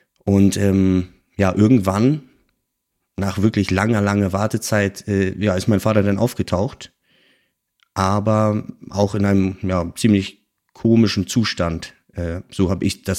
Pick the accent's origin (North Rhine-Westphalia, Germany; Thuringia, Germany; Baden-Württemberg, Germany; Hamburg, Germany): Hamburg, Germany; ich bin behütet aufgewachsen so in der Kindheit. Wir hatten ein gemütliches Häuschen mit Garten am Rand von Hamburg.